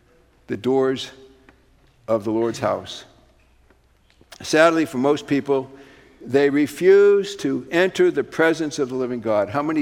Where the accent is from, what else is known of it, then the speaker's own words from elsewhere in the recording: Massachusetts, United States; I'm from Massachusetts